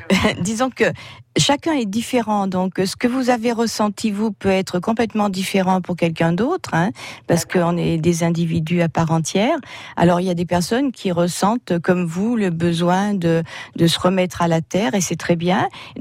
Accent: Bussière-Dunoise, Nouvelle-Aquitaine, France; Alors, je suis du côté de Bussière-Dunoise.

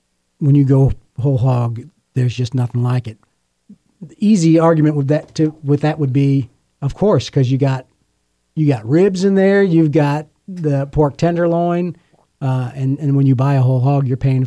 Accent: Chicago, Illinois, United States; I grew up in Chicago, and to me, when I have a baby back rib or slab of baby back ribs that I remember in Chicago or spare ribs, it almost seems like a different animal to me

